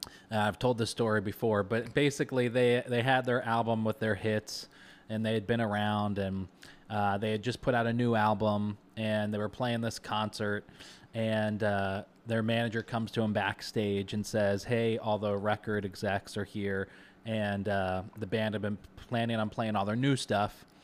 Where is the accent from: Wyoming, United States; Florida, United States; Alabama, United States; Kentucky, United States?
Kentucky, United States; also born or lived in Texas / California / Ohio; I grew up in Kentucky, lived in Texas, lived in California for a really short time. I've lived in Southern Ohio.